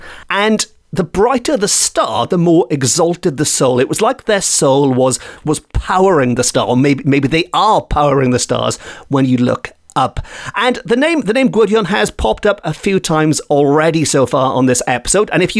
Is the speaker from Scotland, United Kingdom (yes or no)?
no; Port Talbot, Wales, United Kingdom; Sir Anthony Hopkins from my hometown of Port Talbot.